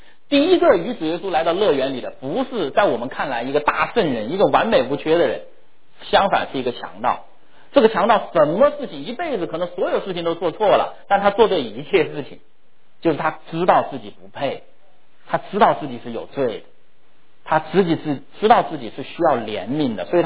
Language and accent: Chinese; China; 我们中国人很擅长这些啊